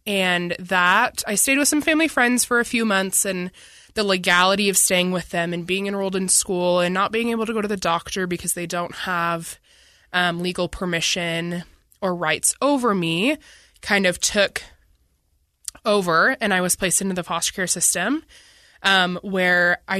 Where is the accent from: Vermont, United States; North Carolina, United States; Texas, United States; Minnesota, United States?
Minnesota, United States; Bloomington; Yeah, I grew up in Minnesota. I grew up in a suburb like about 15 minutes from Minneapolis called Bloomington, Minnesota. And I spent 14 years there. So that's where I claim to be from. That's home to me.